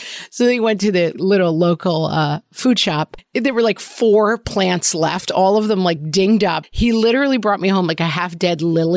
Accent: Ireland

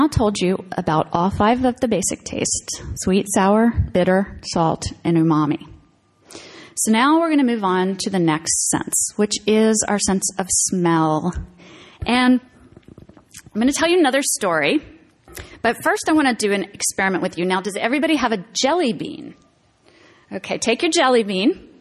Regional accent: Baltimore, Maryland, United States; And what you should know about me is that I was born and raised in Baltimore.

